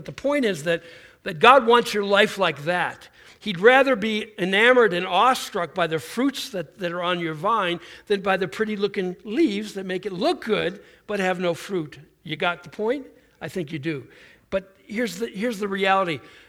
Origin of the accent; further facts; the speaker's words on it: Buffalo, New York, United States; I grew up in Buffalo, and, you know, it's just in my blood.